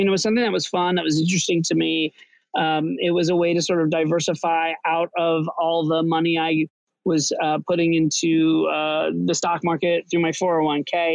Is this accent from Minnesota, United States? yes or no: no; Orlando, Florida, United States; But I started off, I grew up in Florida, and I moved to New York City.